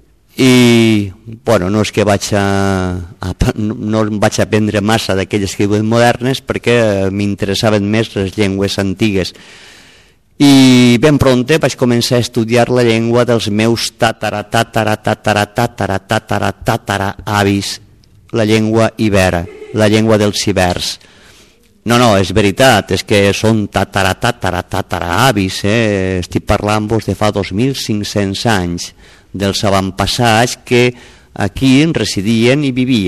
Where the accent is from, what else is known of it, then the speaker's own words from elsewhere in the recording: Algemesí, Valencian Community, Spain; Soc del sud de València, més cap al sud de València, d'un poble preciós que es diu Algemesí, que queda a uns 32 quilòmetres amb la qual cosa vull dir que el meu català és una mica distint del vostre